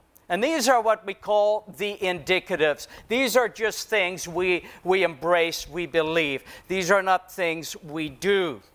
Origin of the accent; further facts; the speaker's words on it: South Africa; now in United States; I said to the lady, I'm here from South Africa, and I would like to apply for a driver's license.